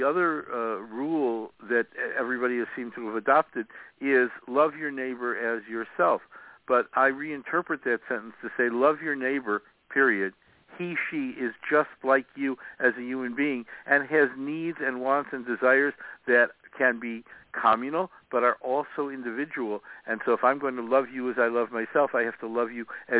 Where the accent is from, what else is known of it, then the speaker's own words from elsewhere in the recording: Chicago, Illinois, United States; I grew up in the Old South Side of Chicago, in what had been a Polish Catholic steelworkers neighborhood.